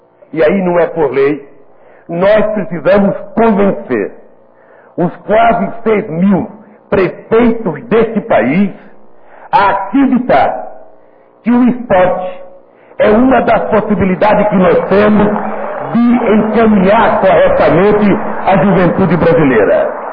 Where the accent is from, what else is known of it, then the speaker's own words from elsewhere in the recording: Brazil; Portanto, eu não estarei mais na presidência da República, mas estarei sendo brasileiro como serei